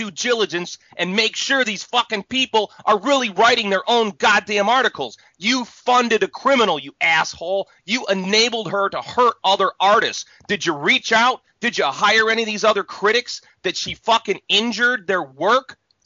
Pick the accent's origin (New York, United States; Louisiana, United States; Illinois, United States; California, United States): Illinois, United States; Chicago; I'm from Chicago, and yeah. I've done a lot of conventions in Detroit.